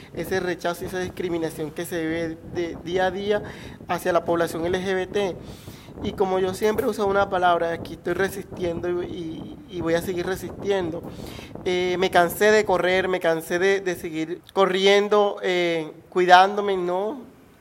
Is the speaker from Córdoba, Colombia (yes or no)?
yes; Tierralta, Córdoba, Colombia; now in Montelíbano, Colombia; soy de Tierra Alta, Córdoba. Tengo 15 años, estoy viviendo en el municipio de Montelíbano. Tengo 37 años